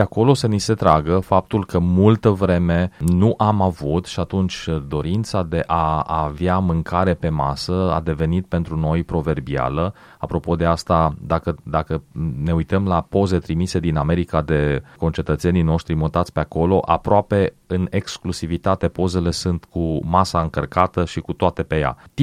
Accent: Romania; noi ca și români

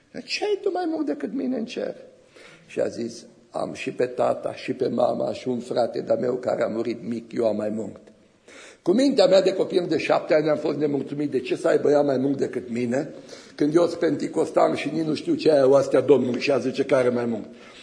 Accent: Arad County, Romania; Eram copil în satul meu natal, în județul Arad, și a venit vremea să mă duc la școală.

